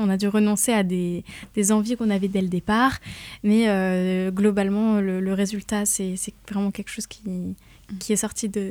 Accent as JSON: {"language": "French", "town": "Rennes", "region": "Brittany", "country": "France", "tie": "born or raised there", "said": "Moi, je suis rennaise, j'ai grandi à Rennes, je suis née à Rennes"}